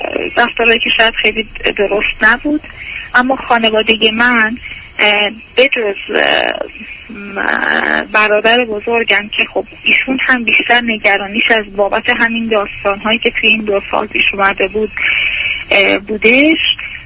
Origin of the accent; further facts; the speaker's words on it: Isfahan, Iran; من اصفهانی هستم، ایشون هم ساکن اصفهانم، 30 سال ساکن اصفهان هستم اما اصالتا شهر دیگه ای هم مشهد.